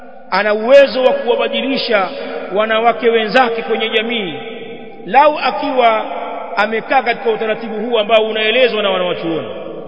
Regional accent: Tanzania; Kule kwetu Tanzania yasemwa hayo. Sijui huku labda mna ustaarabu kidogo huku kwenu.

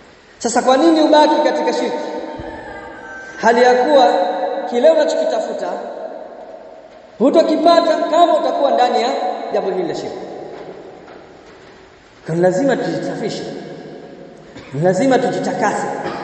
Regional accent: Kigoma, Tanzania; Kule kwetu Kigoma, kipindi Sheikh wetu Sheikh Kazema miaka ya 80-81 huko nyuma

